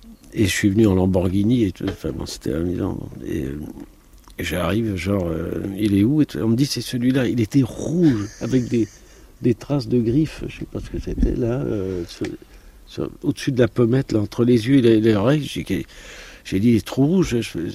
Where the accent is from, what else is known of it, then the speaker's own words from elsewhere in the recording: Corsica, France; Je suis corse et je suis fier de l'être.